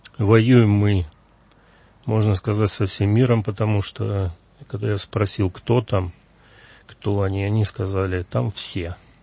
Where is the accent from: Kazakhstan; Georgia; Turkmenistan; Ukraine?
Ukraine; Alchevsk, Luhansk Oblast; moved away as an adult; now in Moscow, Russia; Ну, я сам из Коммунарска, сейчас Алчевск называется, Луганской области. Это немножко южнее от Сватово. Вот. Ну, родился там, учился, как говорится, женился, дети родились. Потом мы сюда переехали в Москву при определенных обстоятельствах.